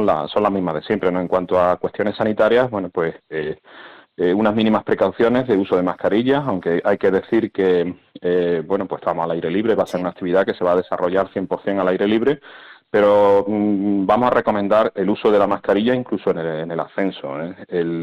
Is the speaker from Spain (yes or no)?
yes; Marto, Spain; los que somos de Marto estamos muy acostumbrados a subir a la peña